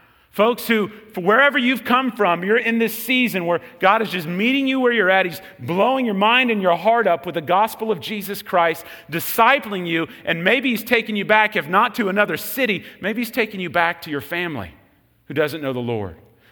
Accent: Texas, United States; but I'm from Texas. You probably know that.

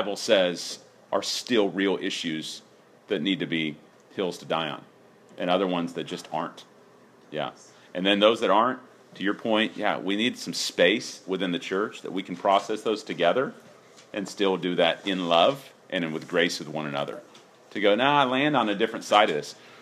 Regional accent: Texas, United States; And Mike and I are the furthest thing from that. We're both from Texas. Like, meat is one of the one basic food group.

